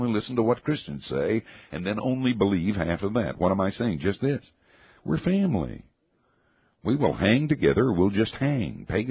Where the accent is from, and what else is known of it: Asheville, North Carolina, United States; born or raised there